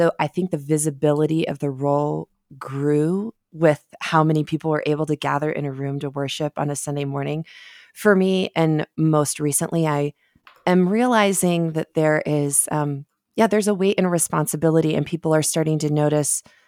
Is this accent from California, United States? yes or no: no; Colorado, United States; also born or lived in Texas; But I was technically born in Texas, so I am a Texan by birth, but the majority of my life has been in Colorado.